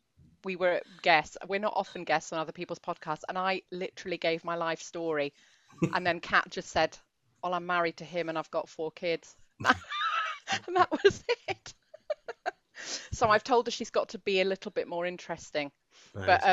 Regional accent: Edinburgh, Scotland, United Kingdom; moved away as an adult; So I'm from Edinburgh, which you can't tell from my accent at all, but I'm born and bred in Edinburgh.

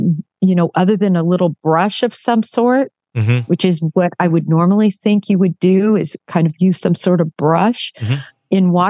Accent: Nebraska, United States; born or raised there; also born or lived in Kansas

